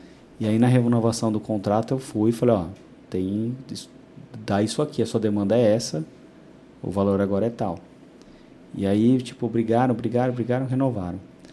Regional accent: Indaiatuba, São Paulo, Brazil; eu nasci aqui também em Indaiatuba, né? Me criei aqui.

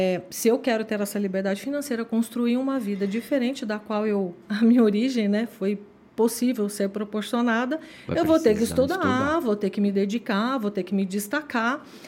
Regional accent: São José dos Campos, São Paulo, Brazil; eu sou natural de São José dos Campos, bem filha de pais simples, né? Morava num bairro assim, um bairro tradicional, na verdade, um bairro até simples de São José dos Campos

